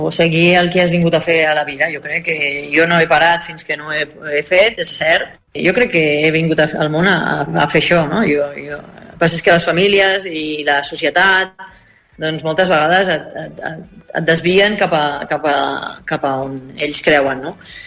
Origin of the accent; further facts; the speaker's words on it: Sabadell, Catalonia, Spain; soc de Sabadell i vivia allà